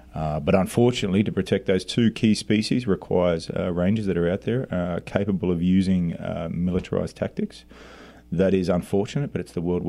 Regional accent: Australia; being an Aussie and growing up in a place where kangaroos and possums don't pose such a great threat

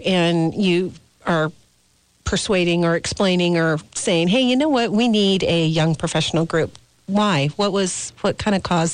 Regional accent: Snoqualmie, Washington, United States; moved away; I left in 88 from my hometown in Snoqualmie and came back 10 years later, too.

